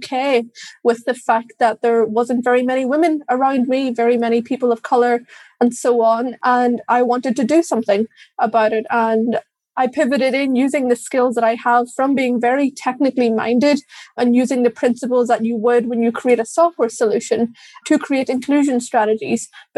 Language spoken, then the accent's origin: English; Ireland; growing up in Ireland, which is still a privilege for sure, gave me a perspective that most Irish people will obviously not have.